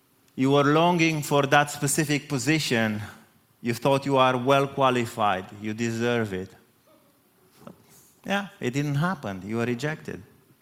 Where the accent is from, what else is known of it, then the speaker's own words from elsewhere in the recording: Romania; moved away; I come from Eastern Europe. I encounter this often, even in this country.